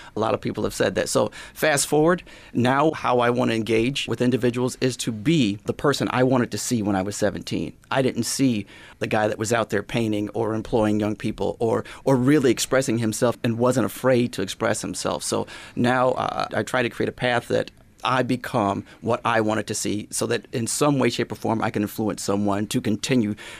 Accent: Rochester, New York, United States; I grew up in the city. I grew up on Avenue D is where I actually grew up. Grew up on Avenue D, then moved to Portland and Bay.

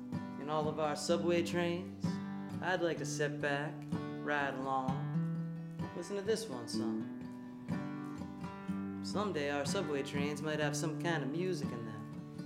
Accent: New Hampshire, United States; I grew up in New Hampshire. I didn't know that you could take the subway to the beach in New York City.

